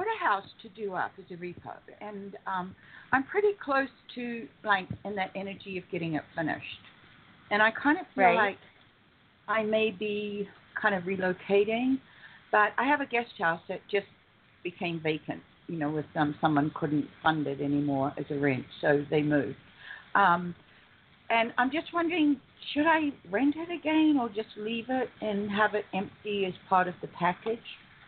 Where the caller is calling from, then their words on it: California, United States; I'm calling from the San Bernardino Mountains.